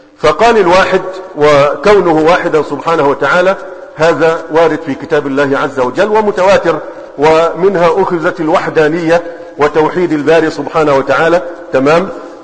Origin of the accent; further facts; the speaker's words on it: Egypt; لكن موجود عندنا في مصر بعض الناس يسمى بعبد الموجود، صح؟